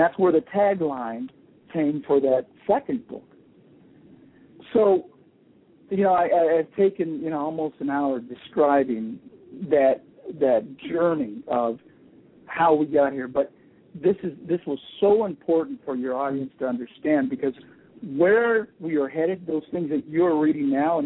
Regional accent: California, United States; I'm from Southern California.

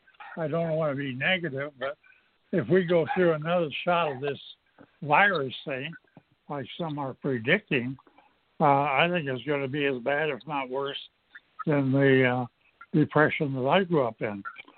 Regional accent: Detroit, Michigan, United States; I grew up in Detroit, Michigan at that period.

